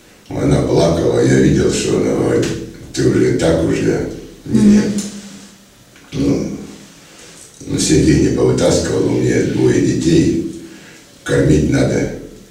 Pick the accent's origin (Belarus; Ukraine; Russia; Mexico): Russia; Belgorod, Belgorod Oblast; я сам из Белгорода.